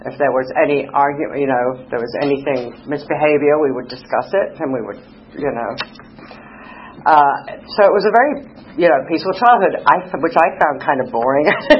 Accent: London, United Kingdom; born there; I was born in London, England. That's why I talk funny. And in December 1961

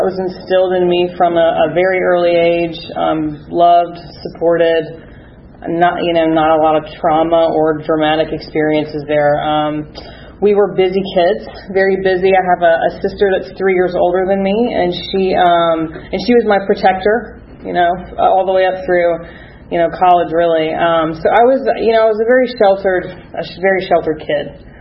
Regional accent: Georgia, United States; I was born, and I'm born and raised here in Georgia. I grew up in Gwinnett County. Come from a very stable, loving family.

